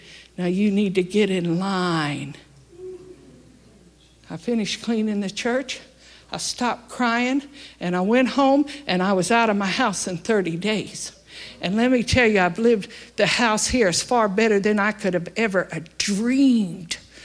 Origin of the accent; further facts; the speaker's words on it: Albuquerque, New Mexico, United States; I come from Albuquerque. We were caught in a sandstorm one time.